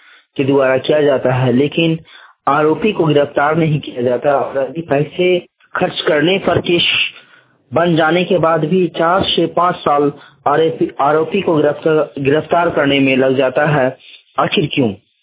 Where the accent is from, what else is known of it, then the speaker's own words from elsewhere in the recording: Jharpu, Jharkhand, India; ग्राम post झरपू, थाना इचाक, जिला हजारीबाग का निवासी हूँ।